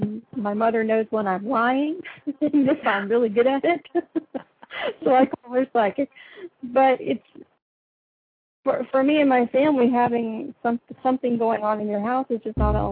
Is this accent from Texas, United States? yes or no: no; North Carolina, United States; Well, I can tell you that I grew up in North Carolina.